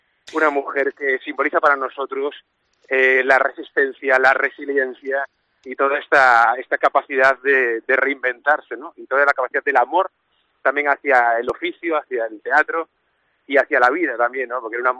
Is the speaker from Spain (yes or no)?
yes; Galicia, Spain; también como gallegos los dos